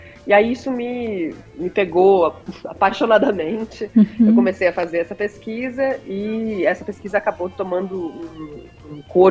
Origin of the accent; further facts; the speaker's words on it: Curitiba, Paraná, Brazil; moved away as an adult; Sou curitibana, morei aí até os 25 anos, minha família ainda mora em Curitiba, então tenho uma relação muito próxima com a cidade.